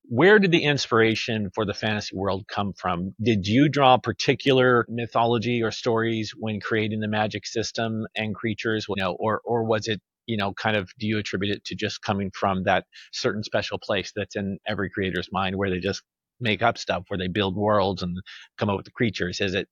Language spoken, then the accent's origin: English; Texas, United States; I grew up in South Texas, and so I was at one point very fluently bilingual